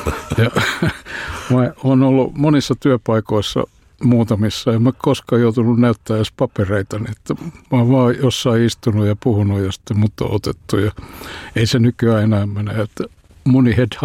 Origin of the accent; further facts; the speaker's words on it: Helsinki, Uusimaa, Finland; born there; Toisaalta mä olen syntynyt Kalliossa yksinhuoltajan perheessä, ei meillä ollut koskaan rahaa.